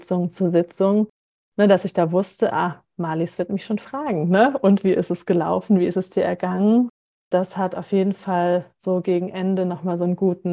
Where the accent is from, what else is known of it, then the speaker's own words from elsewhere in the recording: Germany; ich komme aus Deutschland, ich bin hier mit den Gepflogenheiten sozialisiert